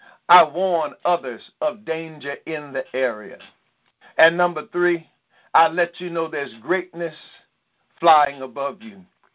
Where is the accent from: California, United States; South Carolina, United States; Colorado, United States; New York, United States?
New York, United States; Growing up in New York, when that rainy season came, we would love to go outside and play in the rain, jump in puddles